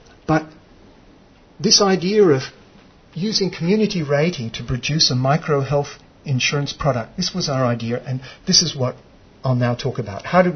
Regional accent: Australia; So our idea that we came up with, because we come from Australia, is we thought, why not use community rating to offer the product?

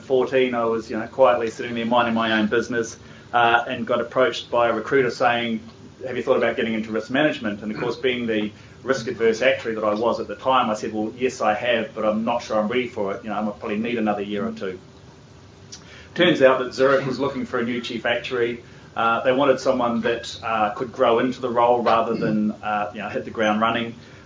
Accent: New Zealand; I'm a Kiwi

